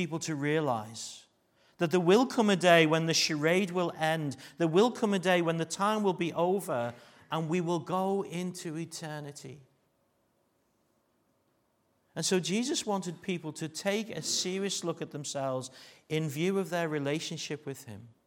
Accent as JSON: {"language": "English", "town": "Liverpool", "region": "North West England", "country": "United Kingdom", "said": "Remember, I'm a Scouser. English is my second language."}